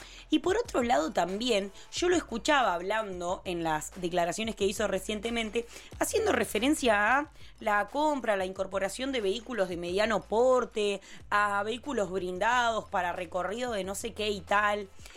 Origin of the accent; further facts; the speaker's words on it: Argentina; nosotros, como Argentina, siempre tiene mucho caldeo